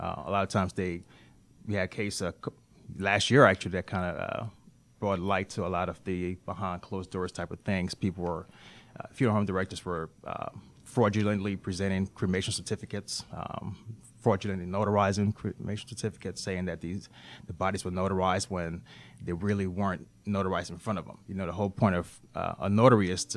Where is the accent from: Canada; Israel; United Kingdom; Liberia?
Liberia; now in United States; My uncle was a senator. I'm from Liberia, so he's the president of the Senate back there.